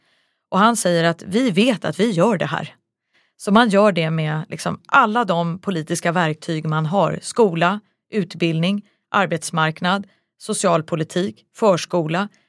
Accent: Vällingby, Stockholm County, Sweden; also born or lived in Rissne / Akalla / Kista; Jag är uppvuxen i Rissne och jag är uppvuxen i Vällingby och jag är uppvuxen i Akalla och Kista. Det är de bostadsområden som har präglat mitt sociala liv och min kulturella bildning.

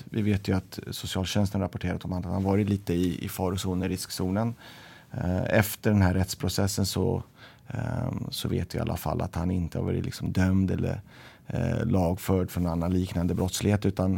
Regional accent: Södertälje, Stockholm County, Sweden; Jag kan börja med att säga att jag är född och vuxen i Södertälje.

